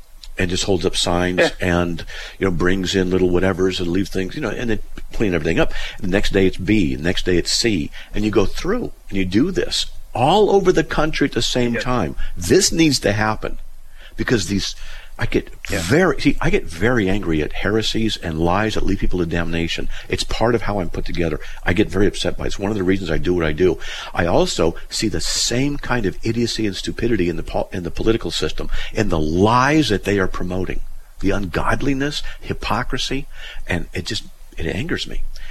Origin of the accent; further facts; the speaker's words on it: United States; Well, I'm embarrassed because as an American, we always do everything first and best.